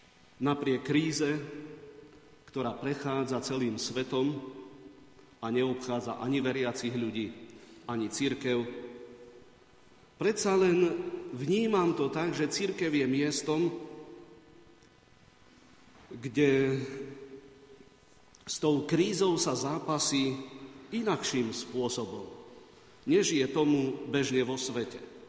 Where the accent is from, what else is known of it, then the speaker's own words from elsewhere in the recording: Žilina Region, Slovakia; nie v Turcii, v tej druhej časti, odkiaľ pochádzam